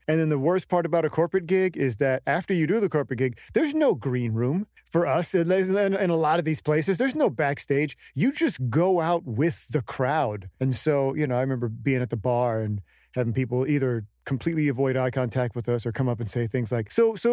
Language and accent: English; Stockton, California, United States; I'm a Californian through and through. I've only lived I've traveled a lot of places, but I've only lived in California. And the first 17 years of my life was in Stockton.